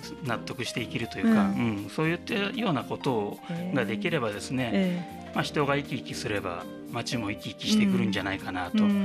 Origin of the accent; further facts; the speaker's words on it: Shizuoka, Japan; 私地元が静岡でして、はい、で、まあ、ずっと都会にこういる中で